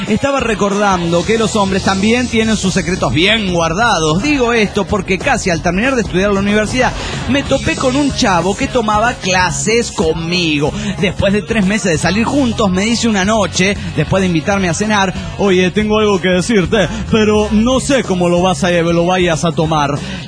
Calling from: Cancún, Quintana Roo, Mexico; de Cancún, Quinto Rock.

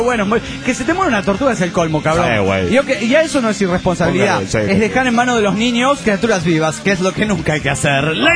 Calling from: Juliaca, Puno, Peru; de Juliaca, Perú.

